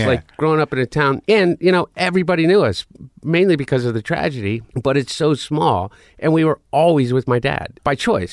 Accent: Delaware, United States; we grew up in Delaware.

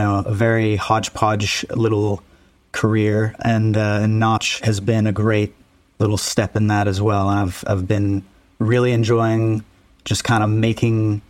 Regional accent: Pennsylvania, United States; So that's in that's in my home state of Pennsylvania.

